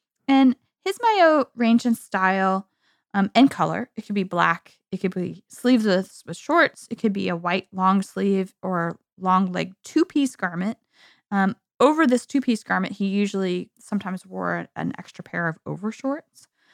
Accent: New York, United States; as a New Yorker, black is the obvious answer for me.

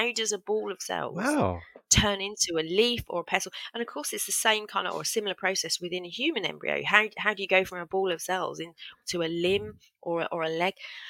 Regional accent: United Kingdom; But we stuck it out because we're British, and we stuck it out.

